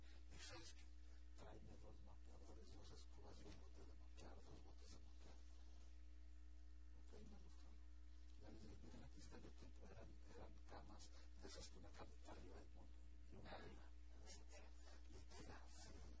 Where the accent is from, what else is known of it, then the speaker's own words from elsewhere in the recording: Mexico; moved away; Yo soy de México. Pero aquí vivo, soy el residente, mi residente.